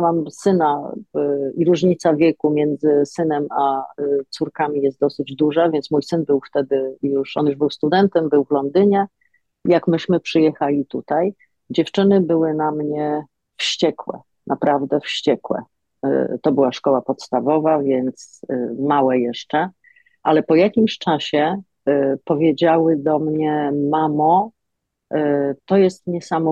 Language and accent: Polish; Gdańsk, Pomeranian Voivodeship, Poland; also born or lived in Olsztyn; głównie do Gdańska zresztą, bo stamtąd jestem, aczkolwiek Olsztyn mam w sercu. Ja się urodziłam w Olsztynie.